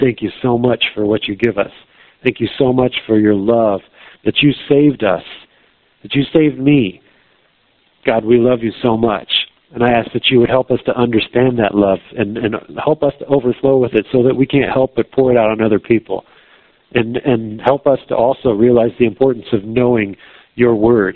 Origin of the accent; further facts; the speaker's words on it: United States; But as an American who has millions of these things stacked around us, there's no excuse for not knowing this.